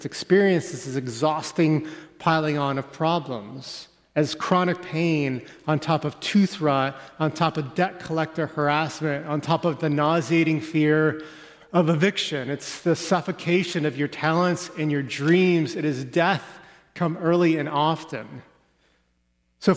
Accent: Winslow, Arizona, United States; also born or lived in San Jose, United States; I'm from the West Coast. I was born in San Jose, California, but I grew up in Winslow, Arizona.

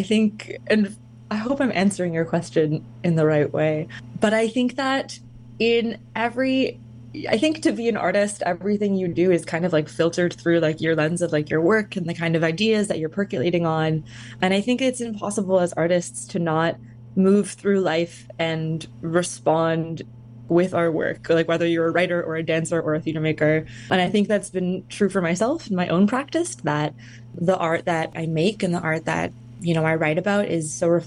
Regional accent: Toronto, Ontario, Canada; moved away as an adult; now in Vancouver, Canada; I'm originally from Toronto, Ontario, and I moved to Vancouver 3 years ago to pursue my MFA.

